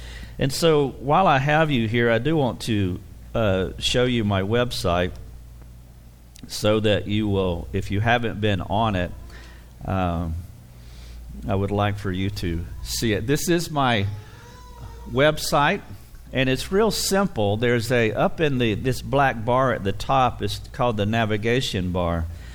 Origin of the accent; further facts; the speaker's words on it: the South, United States; And because I'm from the South, I talk real slow.